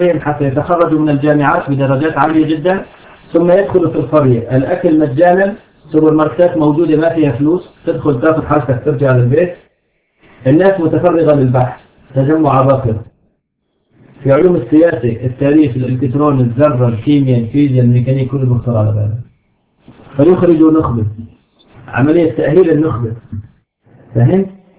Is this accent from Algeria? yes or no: no; Syria; والحمد لله حتى عندنا في بلاد الشام كل الطبقه الاولى قتلت